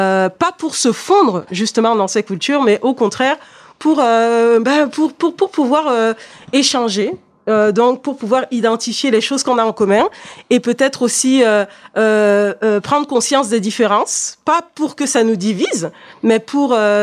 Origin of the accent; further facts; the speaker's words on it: France; moi, je suis née ici, justement, en France, et moi, j'ai plutôt grandi loin de ma culture, finalement, loin d'une partie de moi-même, parce que étant née en France, étant scolarisée en France